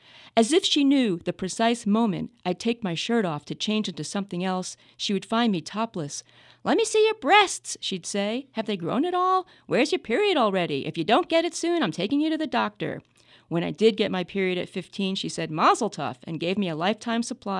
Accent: New York, United States; Well, Long Island. I always felt like an outcast.

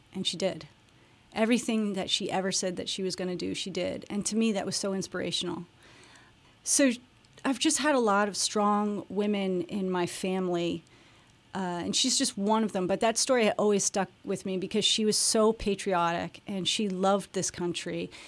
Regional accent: Bethlehem Township, Pennsylvania, United States; Well, I grew up in Bethlehem Township.

